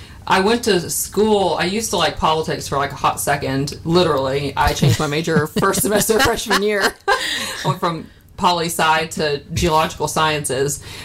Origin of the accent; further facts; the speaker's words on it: Orlando, Florida, United States; born and raised, and my parents still live in the house I grew up in Orlando.